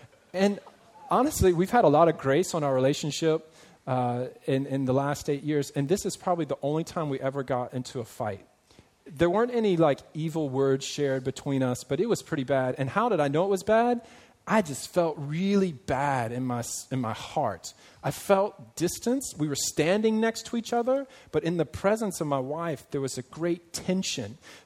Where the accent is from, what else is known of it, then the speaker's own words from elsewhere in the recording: United States; now in Hong Kong; And in my life growing up, I'm from America originally, and I grew up, and we use a broom to sweep our floors.